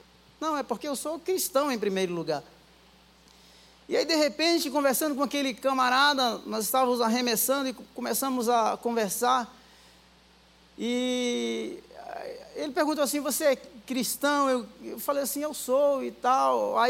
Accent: Rio Grande do Norte, Brazil; also born or lived in abroad; eu não sou de São Paulo, eu sou do Rio Grande do Norte, não é? Já morei em vários lugares também aí do Brasil, morei fora do Brasil

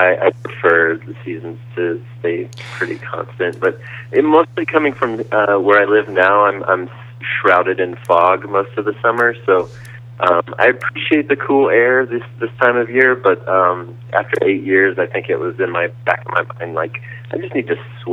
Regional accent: Houston, Texas, United States; I grew up in Houston. I'm used to the car culture.

